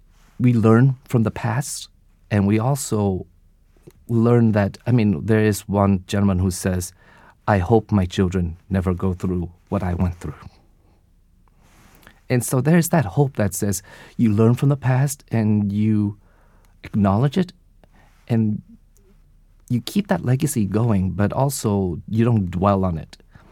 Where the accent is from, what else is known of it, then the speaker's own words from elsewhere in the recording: United States; part of the duality of being Vietnamese American is that, you know, you're Vietnamese and you're also American